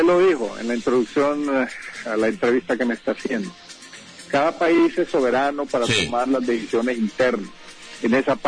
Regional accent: Honduras; somos nosotros los hondureños los que vamos a hacer que nuestro país cambie

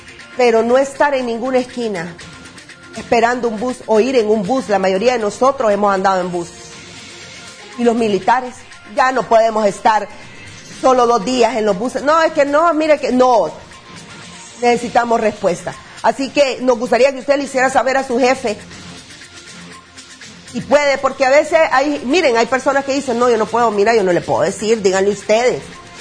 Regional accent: Honduras; si nosotros como hondureños no pedimos respuesta

